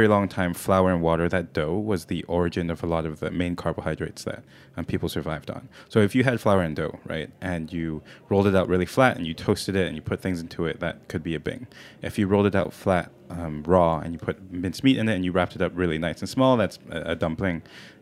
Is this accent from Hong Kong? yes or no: yes; Hong Kong; Yeah, I'm originally from Hong Kong.